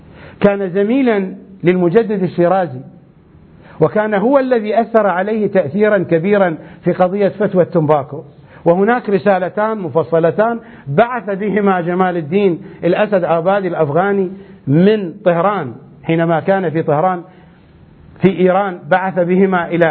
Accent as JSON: {"language": "Arabic", "country": "Iraq", "said": "تأسست الأحزاب الشيعية عندنا في العراق سنة 58-59"}